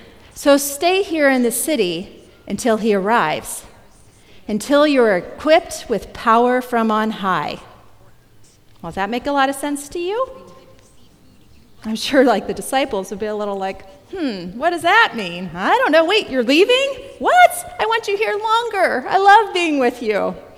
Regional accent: Pennsylvania, United States; because I grew up in the Presbyterian Church back in Pennsylvania

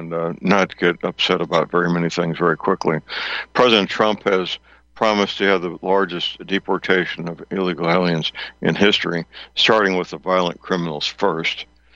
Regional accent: St. Louis, Missouri, United States; I was watching a TV news station from my hometown, St. Louis, two nights ago

